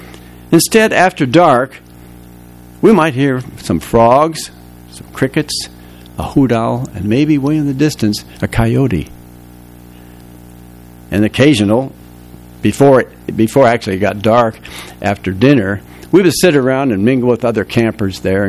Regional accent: Santa Monica, California, United States; also born or lived in Montana; When I grew up in Santa Monica, I was blessed to have God-fearing parents who practiced what they preached.

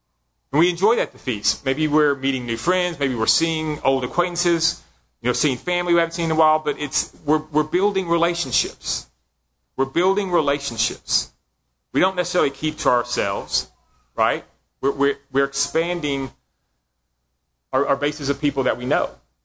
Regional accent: Dallas, Texas, United States; also born or lived in Lubbock; Oh, we're from Dallas.

